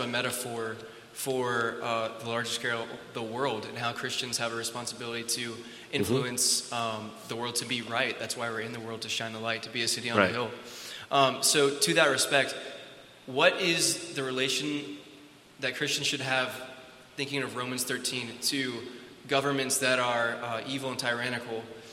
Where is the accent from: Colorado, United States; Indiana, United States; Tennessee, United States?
Tennessee, United States; Maryville; from Maryville, Tennessee.